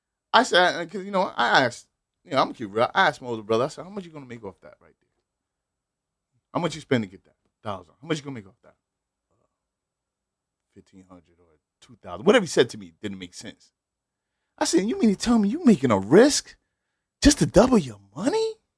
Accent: Connecticut, United States; I'm from Connecticut, so I don't see what's going on.

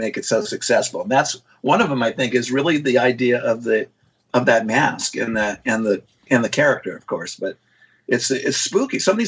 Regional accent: Kentucky, United States; in fact, we're hometown buddies from Kentucky.

